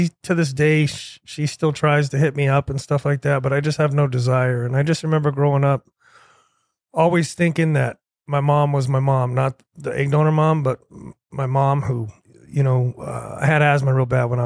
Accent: Florida, United States; also born or lived in Ohio; And, you know, I was born in Ohio, but I didn't spend a lot of time there. Just like on the other show, my dad moved to Florida, you know, late 70s, early 80s.

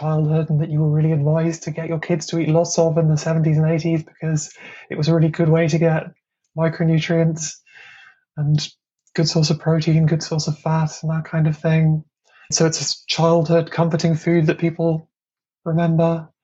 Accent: England, United Kingdom; where I grew up in England

